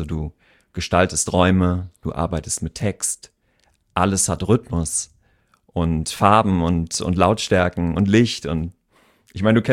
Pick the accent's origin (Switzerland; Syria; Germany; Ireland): Germany; Koblenz, Rhineland-Palatinate; now in Bremen, Germany; Seit 2005. Ich komme ursprünglich vom Rhein, aus Koblenz.